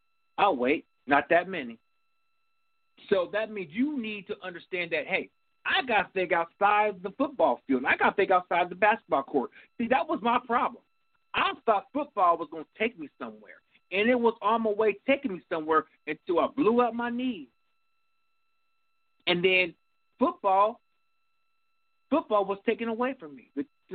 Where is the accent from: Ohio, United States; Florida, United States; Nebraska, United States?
Ohio, United States; Dayton; I grew up in Parkside. That's in Dayton, Ohio. I grew up in Hilltop. I grew up there.